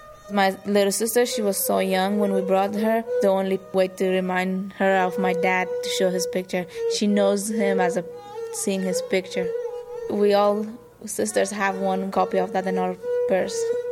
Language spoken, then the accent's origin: English; Afghanistan; English is a second language; I'm from Afghanistan.